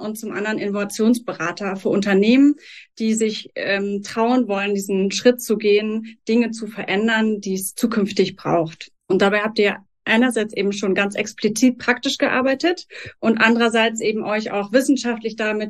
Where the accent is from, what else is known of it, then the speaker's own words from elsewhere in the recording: Berlin, Germany; als Berlinerin